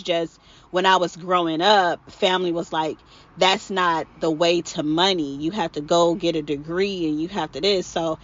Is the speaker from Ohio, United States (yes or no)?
yes; Cleveland, Ohio, United States; I'm originally from Cleveland, Ohio.